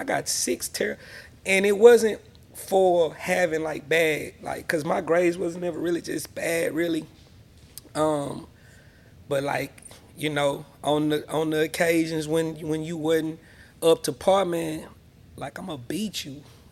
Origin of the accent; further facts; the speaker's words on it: Longview, Texas, United States; I'm from Davis Street. I'm from 300 Block. I'm from Longview, Texas.